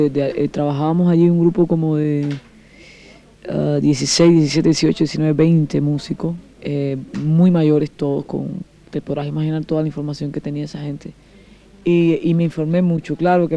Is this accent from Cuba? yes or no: yes; Cuba; moved away; also born or lived in Colombia; Nosotros salimos de Cuba a un contrato a Colombia, estuvimos viviendo en Colombia casi 3 años.